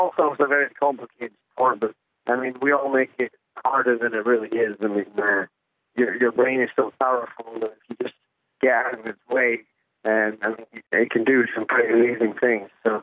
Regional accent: Scotland, United Kingdom; Yes, I have experience playing Lynx golf, obviously growing up in Scotland, playing Nathan Barr and all the local courses around here.

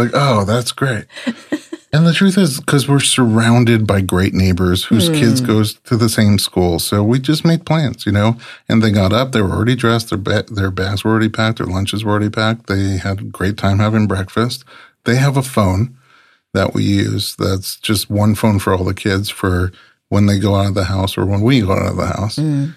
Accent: New York City, New York, United States; I grew up so sheltered in New York City, and now I was

